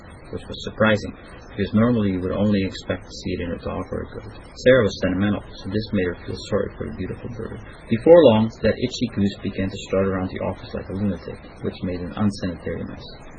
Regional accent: Strijen, South Holland, Netherlands; moved away as an adult; also born or lived in Nieuwpoort / Leiden; now in Canada; I was born in Nieuwpoort, and then I moved to Strijen, which is a very tiny little town in the Netherlands, just south of Rotterdam. Then I lived in Leiden for a few years. I stayed there for 2 years after that, and then I decided to move to Canada.

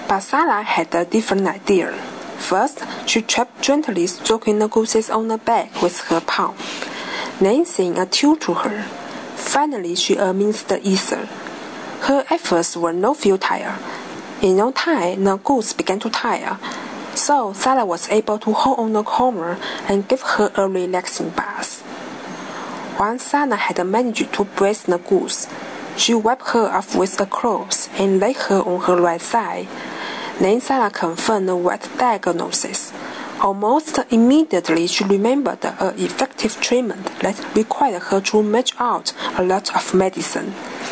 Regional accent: Fuzhou, Fujian, China; English is a second language; from China. I'm very happy to introduce my hometown to you. My hometown is called Fuzhou. Some people believe that this name means lucky. Fuzhou is a middle-sized city and also is the capital city of the Fujian province.

